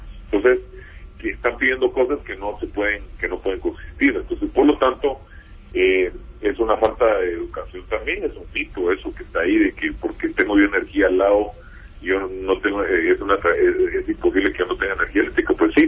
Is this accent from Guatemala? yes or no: yes; Guatemala; como analistas y como guatemaltecos que somos